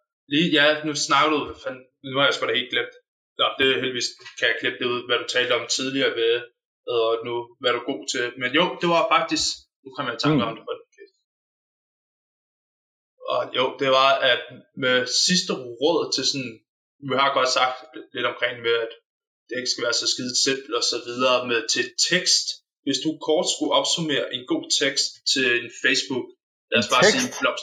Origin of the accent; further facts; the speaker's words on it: Vejle, Region of Southern Denmark, Denmark; Nej, det er jeg for Vejle.